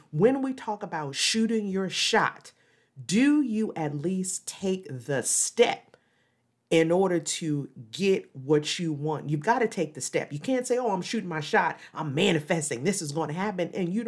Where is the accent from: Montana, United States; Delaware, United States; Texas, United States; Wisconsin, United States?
Delaware, United States; New Castle; So just for you to know, I come from Delaware, Newcastle, Delaware, right outside of Wilmington.